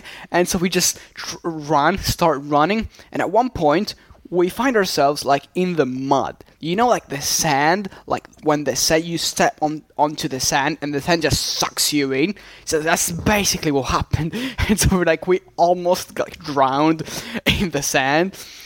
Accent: Sicily, Italy; English is a second language; from Sicily.

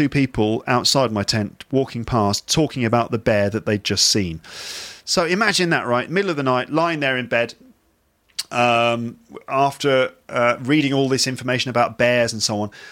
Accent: London, United Kingdom; accent: London; So I imagine that any bear meeting me as an Englishman and hearing my London accent wouldn't be that friendly, you know?

